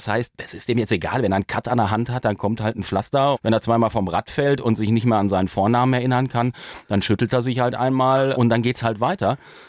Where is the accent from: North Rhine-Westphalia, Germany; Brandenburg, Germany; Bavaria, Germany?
North Rhine-Westphalia, Germany; Und ich kam als Ostwestfale dann dazu, kannte Köln überhaupt nicht